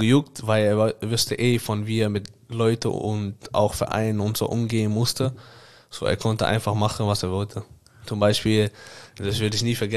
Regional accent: Amsterdam, North Holland, Netherlands; German is a second language; Ich komme aus Amsterdam, ich bin aufgewachsen mit Brian Brobby.

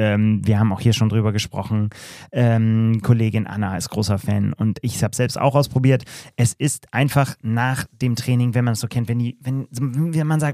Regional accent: Bremen, Germany; in Bremen, in meiner Heimatstadt

